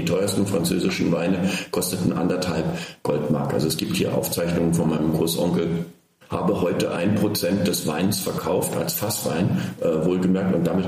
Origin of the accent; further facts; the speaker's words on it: Berlin, Germany; bin in kleinbürgerlichen Verhältnissen in Berlin aufgewachsen, wir waren schon in einem gemieteten Häuschen